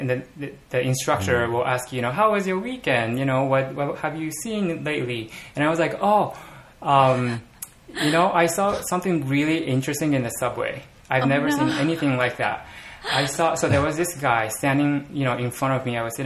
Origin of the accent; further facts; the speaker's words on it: Japan; English is a second language; I was born and raised in Japan. I went to, you know, public schools